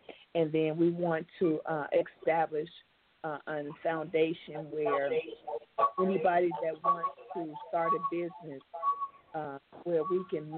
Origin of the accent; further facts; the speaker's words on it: Morrison, Arkansas, United States; born there; I was born in Morrison, Arkansas, and I didn't really know anything about Black Wall Street.